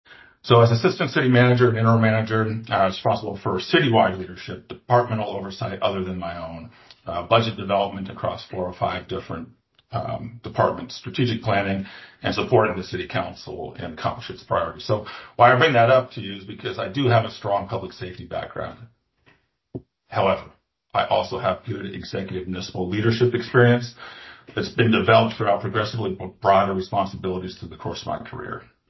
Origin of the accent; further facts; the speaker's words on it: Fairbanks, Alaska, United States; I was born and raised in Fairbanks. Except for my college years, I've spent my life living and working in Alaska communities.